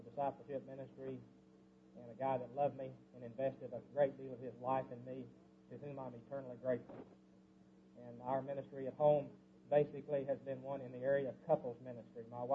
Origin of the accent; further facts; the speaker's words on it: Marietta, Oklahoma, United States; I'm from Marietta, Oklahoma.